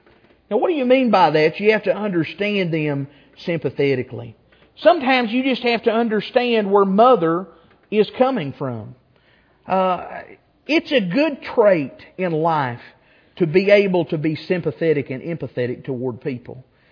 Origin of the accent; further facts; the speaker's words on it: Appalachia, United States; We grew up in Appalachia, poor.